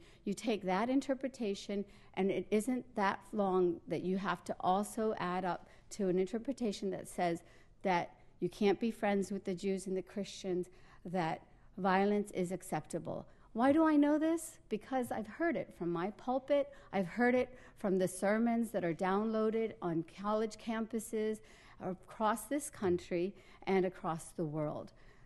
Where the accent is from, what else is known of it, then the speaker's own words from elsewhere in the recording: Morgantown, West Virginia, United States; from my hometown of Morgantown, West Virginia, to Islamabad, Pakistan, to Indonesia, to Riyadh, Saudi Arabia